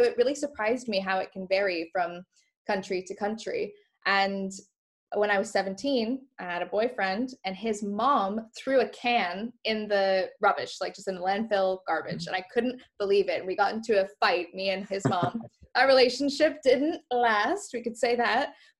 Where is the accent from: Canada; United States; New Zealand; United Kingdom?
Canada; I grew up in Canada, and recycling is a huge part of every Canadian's upbringing.